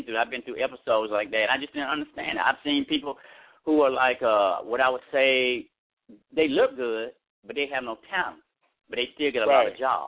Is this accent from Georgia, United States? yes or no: yes; Milledgeville, Georgia, United States; Milledgeville, Georgia. It's like 36 miles from Macon, Georgia. It's about 150 miles from Atlanta, Georgia.